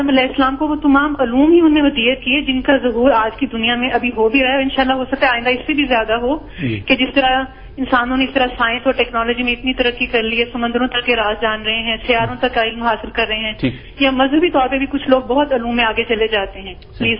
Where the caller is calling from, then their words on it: Karachi, Sindh, Pakistan; ہوں کراچی سے.